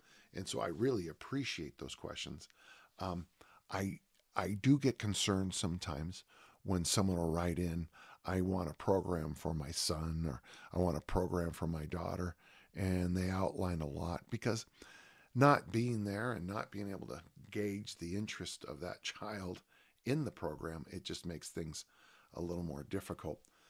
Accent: South San Francisco, California, United States; And when I grew up in South San Francisco, the hose water was so hot in the summer

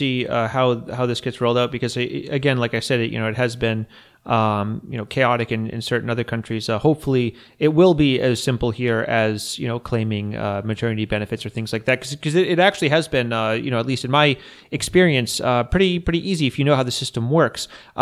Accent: United States; now in Latvia; well, I am American

